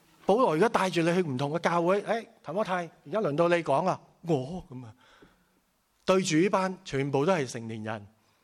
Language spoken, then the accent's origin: Cantonese; China; 我哋都係中國人，好多中國人嘅文化。就算你嚟咗幾個月又好嚇，嚟咗十幾年都好，你都仲係保持住一啲嘅中國人嘅文化嘅。雖然你嚟咗係一個西方嘅國家